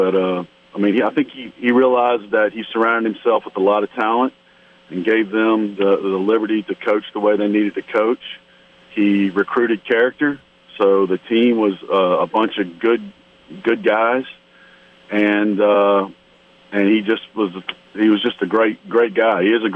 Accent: Baton Rouge, Louisiana, United States; I grew up in Baton Rouge and went to Catholic High School.

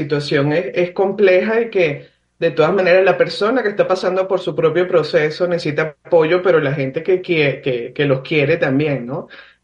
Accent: Venezuela; O sea, tú eres colombiano, asumo, y yo soy venezolana.

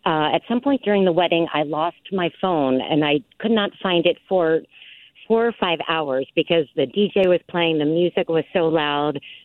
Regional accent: Harrisburg, Pennsylvania, United States; I'm from Perry County, which is worse than that. It's really worse than that. No stoplights in my county till a few years ago

